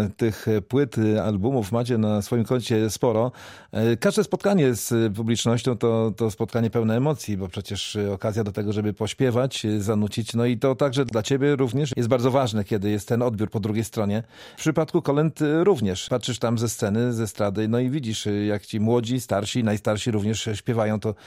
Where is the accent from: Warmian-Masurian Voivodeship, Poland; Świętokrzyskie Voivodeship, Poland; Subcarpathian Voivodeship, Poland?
Subcarpathian Voivodeship, Poland; Rzeszów; Dawniej u nas na Podkarpaciu w Rzeszowie tych kolędników było naprawdę bardzo, bardzo dużo.